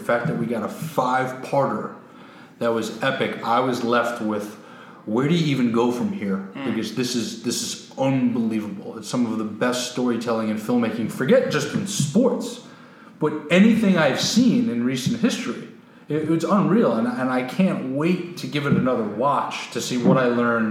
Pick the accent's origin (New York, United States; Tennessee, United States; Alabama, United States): New York, United States; for me, you know, growing up on Long Island, but, you know, being a Celtics fan with dad